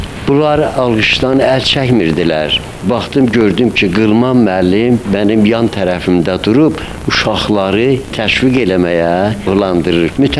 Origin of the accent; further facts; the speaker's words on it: Baku, Azerbaijan; born there; Mənim atam, anam o zaman Cənub Azərbaycanda qəhətlik, aclıq nəticəsində Bakıya gəlibdilər. Və mən Bakıda anadan olmuşam.